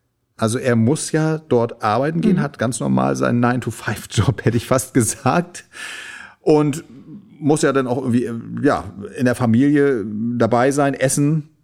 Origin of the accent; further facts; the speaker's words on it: Germany; ich bin in der DDR zur Schule gegangen